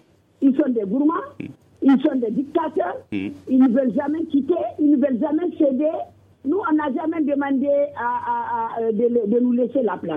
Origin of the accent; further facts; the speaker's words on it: Gao, Mali; Chez nous, à Gao, ça a été très bien respecté